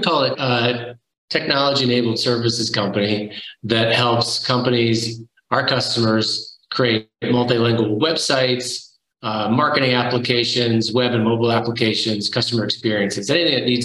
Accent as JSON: {"language": "English", "town": "Detroit", "region": "Michigan", "country": "United States", "tie": "born or raised there", "lives_now": "Connecticut, United States", "said": "Yeah, I grew up outside Detroit, Michigan. And so we had a lot of trees there. I actually then moved to Connecticut"}